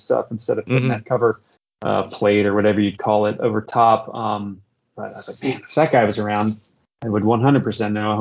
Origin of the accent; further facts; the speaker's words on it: Virginia, United States; I grew up in Virginia, and they had a few pieces made by some local guys.